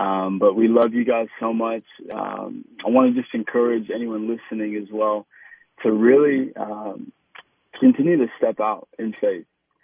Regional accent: Australia; being Australian and knowing, you know, a lot about Perth and coming here frequently growing up. I mean, in so many ways, it's such a new city, even, you know, as now moving here and new for my wife and kids.

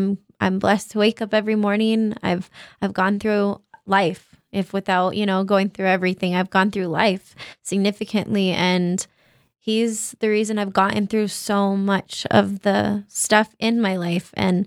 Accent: Bosque Farms, New Mexico, United States; but I come from Bosque Farms, which is 30 minutes south.

